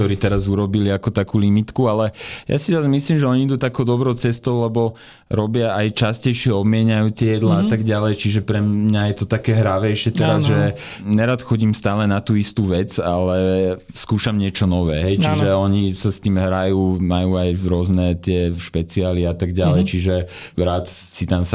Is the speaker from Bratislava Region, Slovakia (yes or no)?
yes; Bratislava, Bratislava Region, Slovakia; now in Trnava, Slovakia; v Trnave, teda kde ja bývam aj keď som z Bratislavy